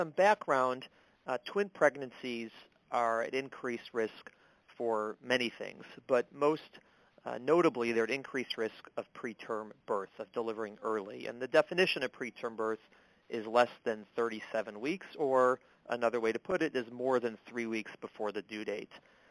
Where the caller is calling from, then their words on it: New York City, New York, United States; I'm calling in from New York City.